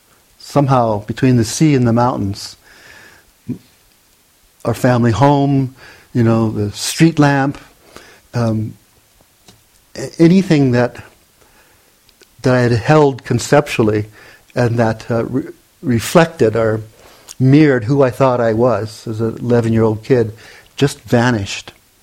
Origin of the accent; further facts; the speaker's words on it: Hawaii, United States; You know, I grew up, born and raised in Hawaii, and at age 11, we moved from one area of this bay, Mauna Lua Bay, down a couple of miles to be on the water.